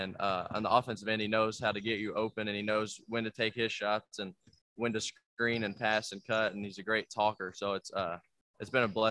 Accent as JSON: {"language": "English", "region": "Kentucky", "country": "United States", "said": "I'm from Kentucky. I live an hour from Kentucky."}